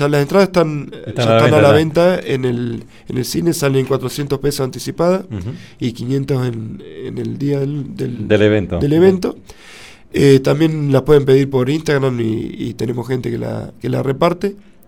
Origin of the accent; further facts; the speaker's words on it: Lincoln, Buenos Aires Province, Argentina; Estoy hablando de allá de la ciudad de Lincoln, que es de donde somos nosotros, provincia de Buenos Aires.